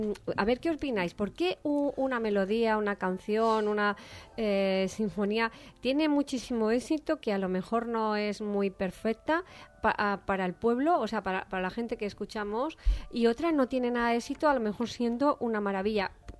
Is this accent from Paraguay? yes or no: no; Madrid, Community of Madrid, Spain; now in Valencia, Spain; yo soy de Madrid y la verdad no tengo excusas porque llevo aquí 20 años